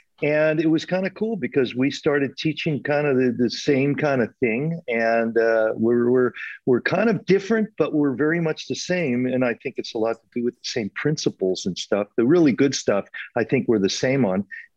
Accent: Sacramento, California, United States; now in Mexico; And I'm hanging out in Mexico, but I'm still from Sacramento, California.

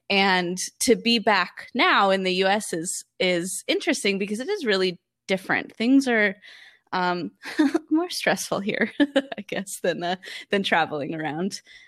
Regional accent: California, United States; I grew up in California. California is always home for me.

